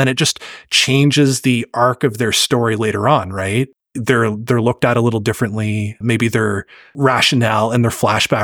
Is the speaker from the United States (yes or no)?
no; Canada; I'm Canadian, so I'm trying to think of these in Canadian versus US bucks